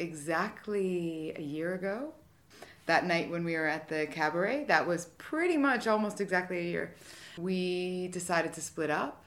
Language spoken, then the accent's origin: English; Canada; now in United Kingdom; I'm originally from Canada.